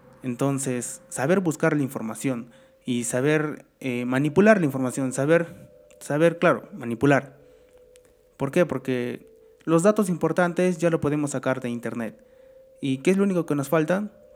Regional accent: Peru; Voy a hablar un poco de cómo está la cultura digital en el Perú, en el caso de mi país, que es Perú.

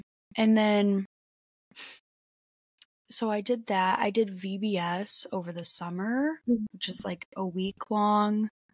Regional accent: Aurora, Illinois, United States; born there; also born or lived in St. Charles; I was born in Aurora, and then my family lived in St. Charles for the first year of my life, and then we moved.

